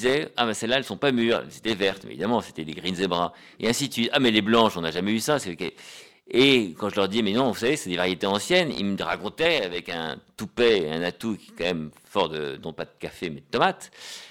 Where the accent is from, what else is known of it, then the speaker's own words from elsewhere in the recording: Broglie, Normandy, France; tout était bon à Broglie, chez moi, en Normandie.